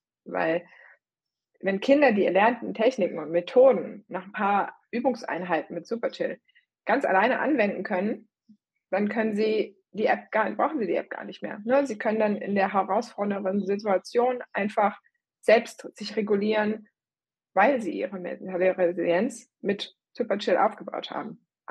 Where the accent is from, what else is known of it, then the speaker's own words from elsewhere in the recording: Berlin, Germany; Ich bin ja in Berlin auch geboren und aufgewachsen.